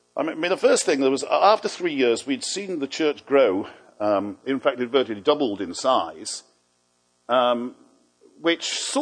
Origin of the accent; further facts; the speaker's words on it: Liverpool, North West England, United Kingdom; I was born and bred in Liverpool and expected to end up in the inner city somewhere